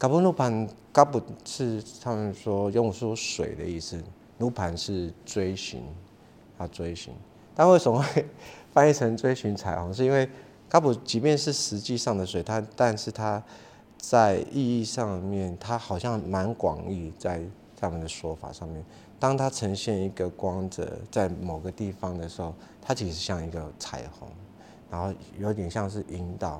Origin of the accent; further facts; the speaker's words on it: Taitung County, Taiwan; 然后就在台东，我的故乡啦。